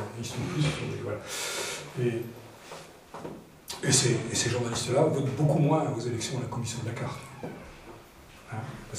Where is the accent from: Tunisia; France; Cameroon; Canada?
France; Bourgogne-Franche-Comté; Et j'ai grandi en Haute-Saône.